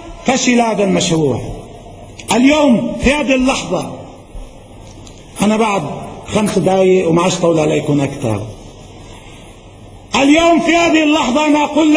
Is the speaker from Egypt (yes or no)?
no; Lebanon; نحن سنردع كلبنانيين العدو